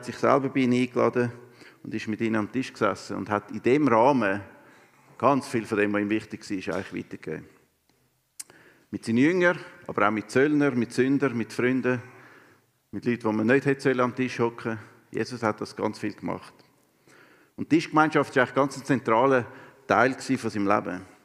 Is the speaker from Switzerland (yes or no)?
yes; Switzerland; Und auch wenn wir so ein bisschen eher zurückhaltend sind, nicht so extrovertierte Leute, jetzt als Schweizer